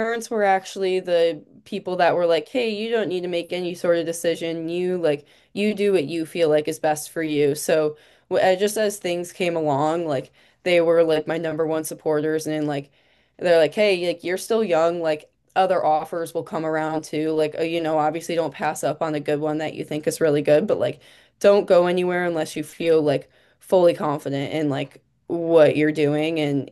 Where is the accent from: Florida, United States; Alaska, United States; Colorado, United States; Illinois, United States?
Illinois, United States; also born or lived in Long Island, United States; So yeah, I grew up the suburb I grew up in Illinois, and then also to Long Island, like the you were around everything.